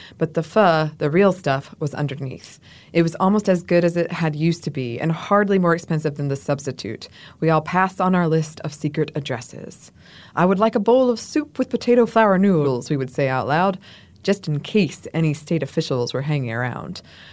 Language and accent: English; United States; moved away as an adult; now in Edinburgh, United Kingdom; I'm an American expat living in Edinburgh, Scotland